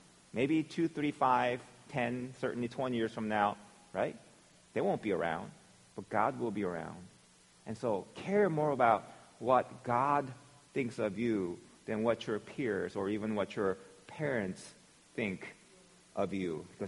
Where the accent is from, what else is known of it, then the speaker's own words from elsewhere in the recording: South Korea; English is a second language; when I was growing up in Korea, there were many sparrows.